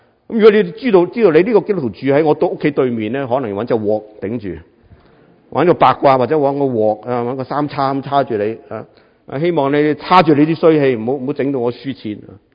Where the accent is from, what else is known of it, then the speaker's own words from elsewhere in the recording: China; now in Canada; 所有基督徒，我哋身为中国人有阵时更加唔容易啦，